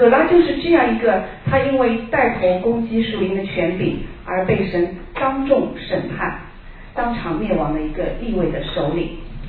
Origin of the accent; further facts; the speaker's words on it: China; 我们中国人啊都很喜欢流芳百世。